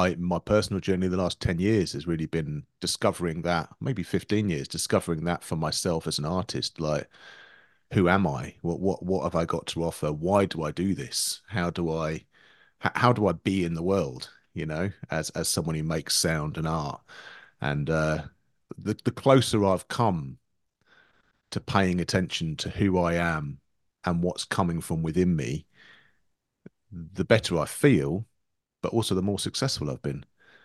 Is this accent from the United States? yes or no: no; England, United Kingdom; in our culture, in the culture I grew up in as an Englishman, music making's being given to the experts.